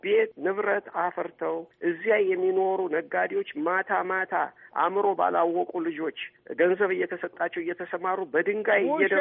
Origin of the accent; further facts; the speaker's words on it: Tikil Dingay, Amhara, Ethiopia; የላይ አርማጭሆ ከተማ ትክል ድንጋይ ትባላለች። ትክል ድንጋይ ቅማንት አማራ ለረጅም ጊዜ እኔ ተወልጄ እስከ ማድግ ድረስ ባንድ ላይ ነበር የሚኖረው።